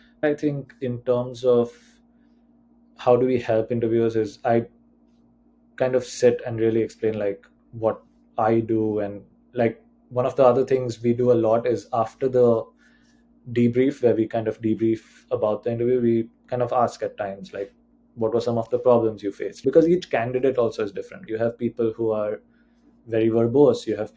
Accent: India; moved away as an adult; even though I grew up in India, but I've been here for the last 8 years and most of my career is here.

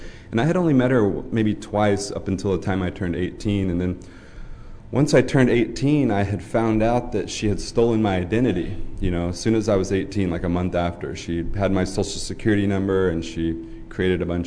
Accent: Texas, United States; You know, I grew up in Texas, and growing up, I grew up in a foster home. The town I grew up in Texas was 800 people, so you could say that the best description was rural.

